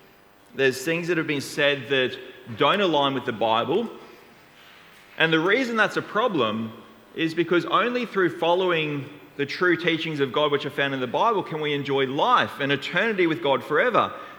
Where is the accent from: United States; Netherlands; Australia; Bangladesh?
Australia; Brisbane, Queensland; now in Canberra, Australia; I'm from North Brisbane. I do live in Canberra now, though